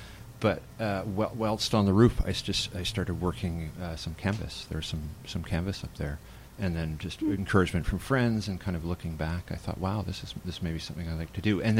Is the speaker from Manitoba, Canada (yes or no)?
no; Toronto, Ontario, Canada; So I did, but originally I come from Canada.